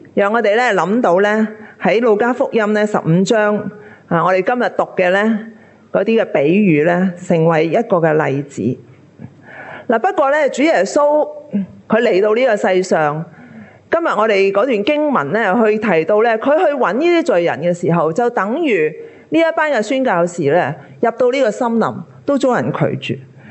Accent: Hong Kong; 我们香港人就很简单，经常周围吃饭的

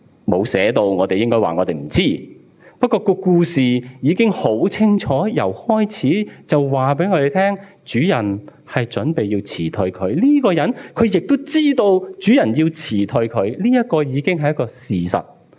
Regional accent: China; 我们中国人的社会，我们就很讲究大同啊、合群啊

